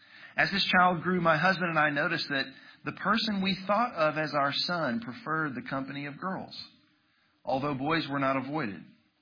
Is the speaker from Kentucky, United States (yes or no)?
yes; Louisville, Kentucky, United States; I'm from Louisville, Kentucky.